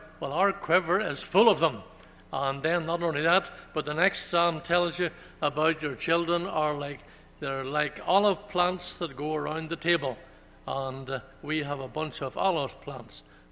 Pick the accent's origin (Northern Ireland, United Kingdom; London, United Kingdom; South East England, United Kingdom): Northern Ireland, United Kingdom; moved away as an adult; also born or lived in Toronto, Canada; We emigrated from Ireland, Northern Ireland, to Toronto in 1963.